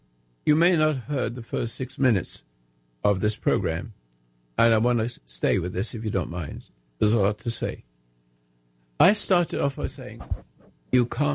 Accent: United States; Yes, I am an American, but I don't belong to my country.

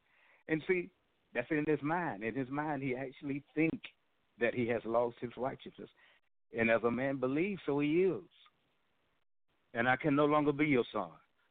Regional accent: Georgia, United States; You know, I'm from Georgia. And at grandmother's farm, we had pigs.

